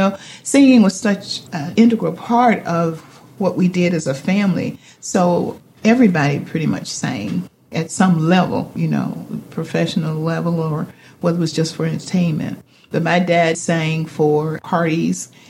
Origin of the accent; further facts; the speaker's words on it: Nesbitt, Mississippi, United States; born there; I was born in Nesbitt, Mississippi. It's a small town. It's a northern Mississippi town. Most of the people in that community were related to me, either on my father's side or my mother's side.